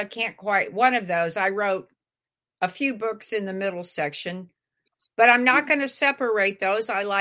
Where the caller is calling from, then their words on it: Texas, United States; A suburb in Dallas-Fort Worth, up in North Texas.